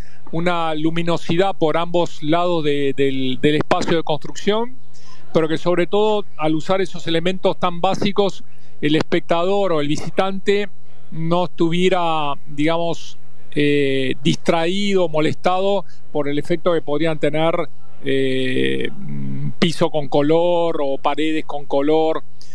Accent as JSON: {"language": "Spanish", "region": "Buenos Aires", "country": "Argentina", "tie": "born there", "said": "yo nací en el Abasto, en el barrio del Abasto"}